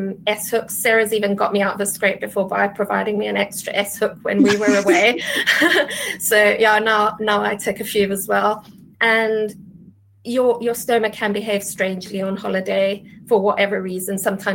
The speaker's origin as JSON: {"language": "English", "country": "South Africa", "moved": "yes", "said": "I'm from South Africa originally. I've still got family out there and regularly go out to visit."}